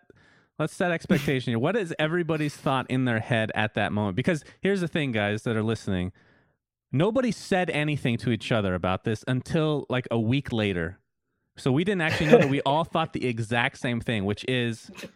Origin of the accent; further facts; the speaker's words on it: Arizona, United States; Kiev, of course, extremely cold, and I come from Arizona